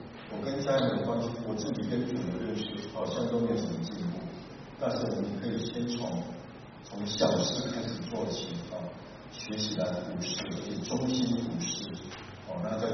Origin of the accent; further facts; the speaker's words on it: China; 我们从大陆来的